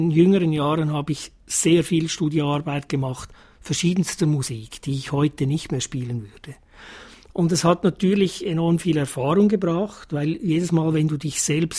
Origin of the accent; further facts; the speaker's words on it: Zurich, Switzerland; Nein, ich bin in Zürich aufgewachsen, am Kreuzplatz, und das ist 10 Minuten vom Niederdorf.